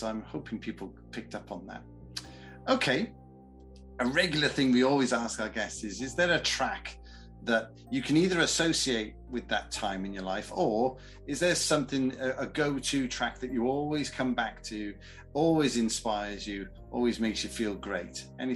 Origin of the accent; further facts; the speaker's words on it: Wales, United Kingdom; Whenever I go back to my hometown in Wales, it's indescribable.